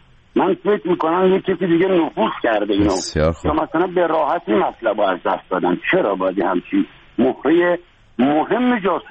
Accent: Iran; به عنوان یک ایرانی

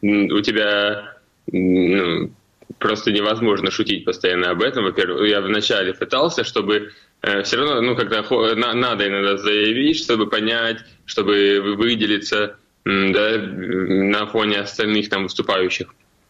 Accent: Nizhnegorskyi, Crimea, Ukraine; now in Kyiv, Ukraine; Потому что я из Крыма, и там из маленького поселка, из Нижнегородского

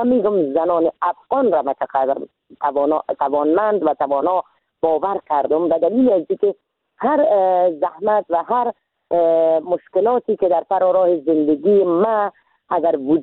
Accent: Iran; moved away as an adult; now in Afghanistan; من در سال 1364 در کشور ایران به دنیا آمدم

